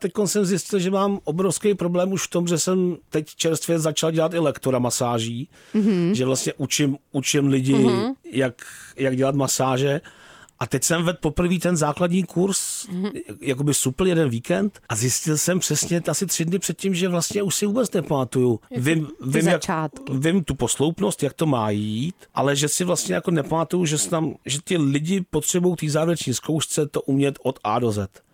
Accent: Prague, Czechia; vždycky, když jsem byl malý, vyrůstal jsem tady v Praze

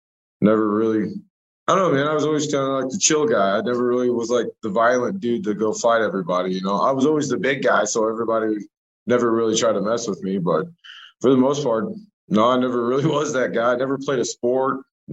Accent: Cuba, Missouri, United States; I'm originally grew up in Cuba, Missouri, very small little town.

